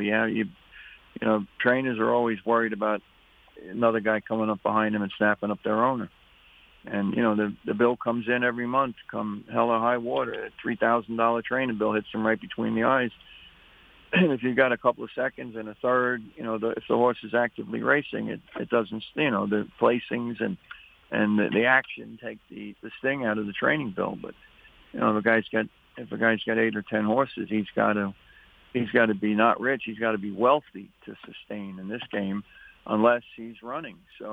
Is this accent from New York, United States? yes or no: yes; Flushing, New York, United States; You know, I'm a city boy. I'm from Flushing, but I always like to fish.